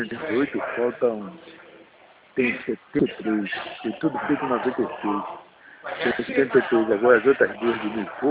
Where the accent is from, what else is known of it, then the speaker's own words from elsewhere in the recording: Rio de Janeiro, Brazil; now in Marataízes, Brazil; eu sou do Rio, mas eu moro em Marataízes.